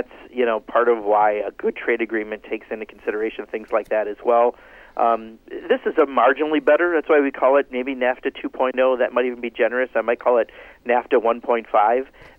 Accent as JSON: {"language": "English", "town": "Kenosha", "region": "Wisconsin", "country": "United States", "tie": "born or raised there", "said": "I grew up in Kenosha where 14,000 people used to make cars, and no one does today."}